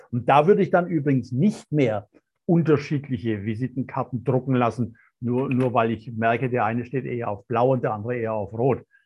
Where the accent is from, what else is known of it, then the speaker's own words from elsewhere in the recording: Baden-Württemberg, Germany; Ich bin ja Schwabe.